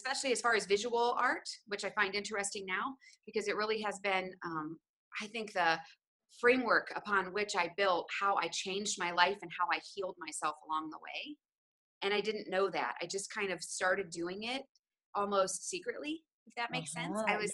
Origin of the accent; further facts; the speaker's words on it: Ohio, United States; I grew up in Ohio. I was born in Ohio, very much, stay at home mom kind of little small town that I was in.